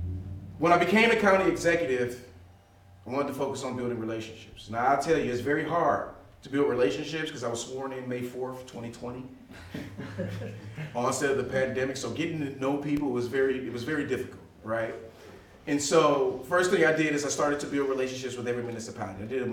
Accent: Milwaukee, Wisconsin, United States; I was a Democrat. I was from Milwaukee.

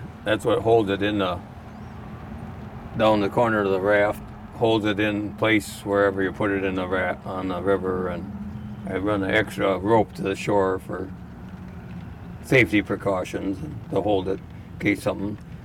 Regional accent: New London, United States; Yeah, I grew up in New London. I've been here all my life.

